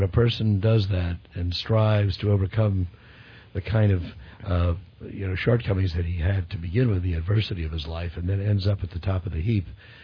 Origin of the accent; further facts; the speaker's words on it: Elizabeth, New Jersey, United States; I grew up in Elizabeth, New Jersey.